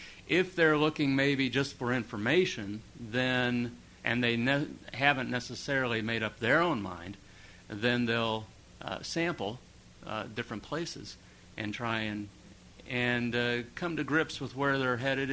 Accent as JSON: {"language": "English", "town": "Kansas City", "region": "Missouri", "country": "United States", "said": "I am originally from Kansas City, and so I go on the web and I look at the Kansas City Star."}